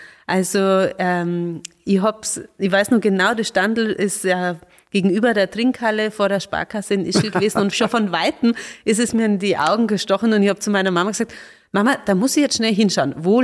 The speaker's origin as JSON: {"language": "German", "region": "Bavaria", "country": "Germany", "said": "wir sind aus Bayerisch-Schwaben"}